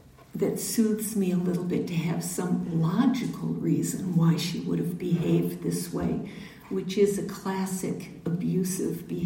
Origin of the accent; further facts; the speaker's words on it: Midwest, United States; But there was me and my brother were growing up in the Midwest, and my mom and dad had a restaurant